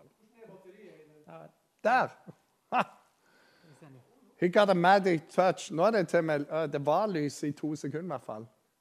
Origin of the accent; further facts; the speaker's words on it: Rogaland, Norway; der jeg kommer fra på Jæren